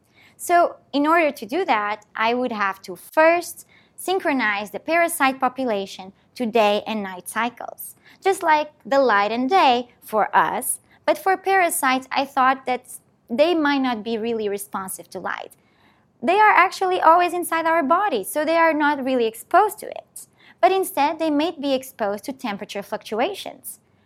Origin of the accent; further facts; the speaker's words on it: Portugal; now in United States; So I am originally from Portugal, but I live and work here in the US.